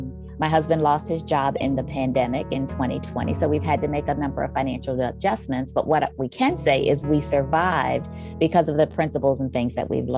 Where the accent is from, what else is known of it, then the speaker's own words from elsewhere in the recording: Maryland, United States; I was raised in Southern Maryland in a two-income home, mother and father, both college educated.